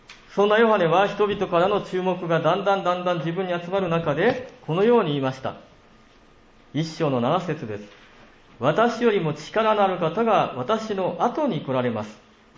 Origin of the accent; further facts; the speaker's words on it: Yamagata, Japan; 私のふるさとの山形でもイナゴを 食べます、